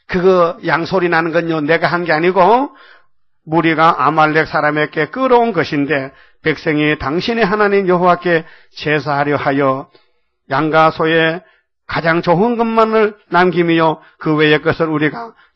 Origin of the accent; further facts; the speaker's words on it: Jeomchon, North Gyeongsang, South Korea; 내가 어릴 때 점촌에 탄강에 살았거든요. 그래, 거기서, 탄강 인부들이 하루 종일 일하고, 저녁에는요, 공동탕에서 석탄재를 씹는 거요.